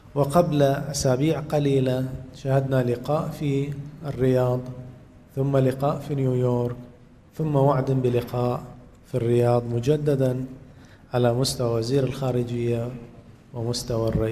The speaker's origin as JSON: {"language": "Arabic", "country": "Bahrain", "said": "وعلينا كبحرينيين أن نعمل كحكومة ومعارضة"}